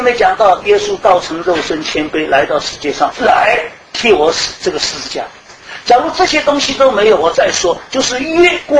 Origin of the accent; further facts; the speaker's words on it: China; 跟我什么关系？我是中国人，跟我什么关系？